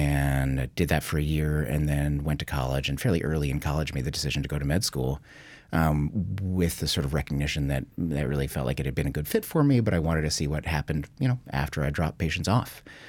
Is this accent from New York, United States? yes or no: yes; Brooklyn, New York, United States; As I said, I grew up in Brooklyn, and I actually used to be able to see the Twin Towers from my brother's bedroom.